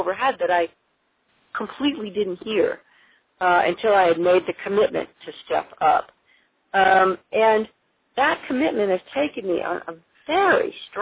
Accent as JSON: {"language": "English", "region": "Wisconsin", "country": "United States", "tie": "born or raised there", "said": "It started by when I was a little kid growing up in Wisconsin"}